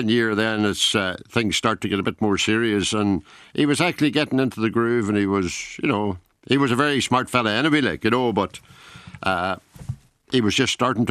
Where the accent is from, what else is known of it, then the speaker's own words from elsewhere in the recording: Northern Ireland, United Kingdom; now in Ireland; I'm originally from Tyrone.